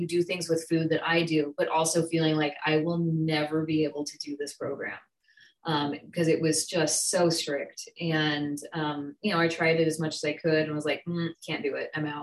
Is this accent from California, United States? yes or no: yes; San Jose, California, United States; I'm from San Jose, California, so it's earlier for me, but I'm still probably as tired as everyone else.